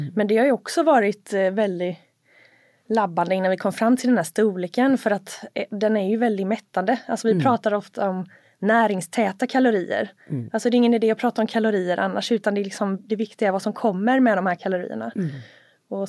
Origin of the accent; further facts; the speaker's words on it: Skäran, Västerbotten County, Sweden; Alltså jag är uppväxt i Skäran.